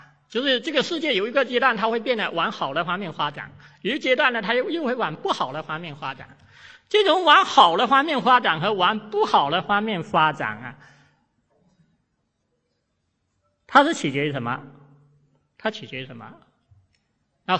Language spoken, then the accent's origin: Chinese; China; 所以我觉得我们中国人，今天的中国人